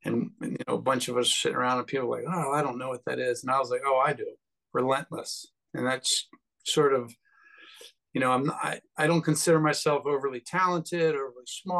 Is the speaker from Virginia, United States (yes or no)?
yes; Virginia, United States; also born or lived in Washington, D.C.; I'm from the East Coast. I grew up around Washington, D.C. and Virginia, and then went to James Madison University.